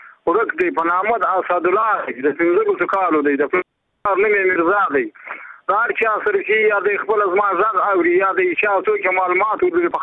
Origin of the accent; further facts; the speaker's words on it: Badghis, Afghanistan; زه په خپل د بادغیس ولایت یم